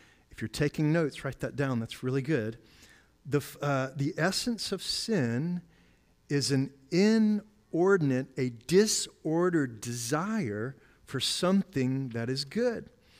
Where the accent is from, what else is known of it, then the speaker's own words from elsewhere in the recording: South Carolina, United States; now in Southwest Virginia, United States; I'm from South Carolina. That's definitely the South, but I think we're still in the South.